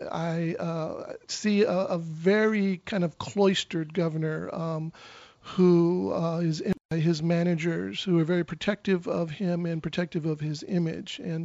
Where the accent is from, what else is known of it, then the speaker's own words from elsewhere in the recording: El Paso, Texas, United States; now in Louisiana, United States; I was born and reared in Texas, and I've been in Louisiana for about 90 days now.